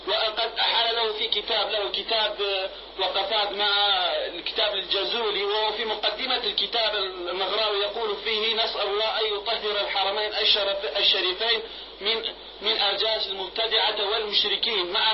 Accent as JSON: {"language": "Arabic", "country": "Jordan", "said": "ماذا تنصح الشباب هنا مثلا عندنا في الأردن؟"}